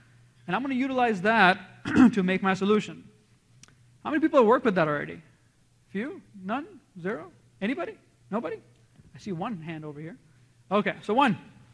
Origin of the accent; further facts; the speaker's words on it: Chicago, Illinois, United States; I don't know if I mentioned this before, but I'm from Chicago.